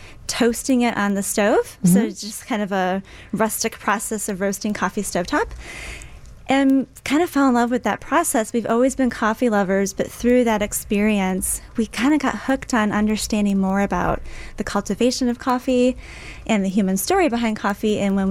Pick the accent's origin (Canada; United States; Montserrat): United States; Chicago, Illinois; So we're actually originally from the Chicagoland area.